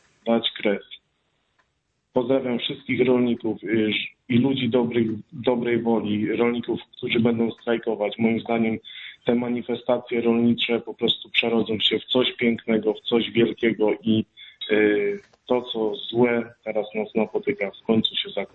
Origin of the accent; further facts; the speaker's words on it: Twardogóra, Lower Silesian Voivodeship, Poland; Ja jestem z Dolnego Śląska.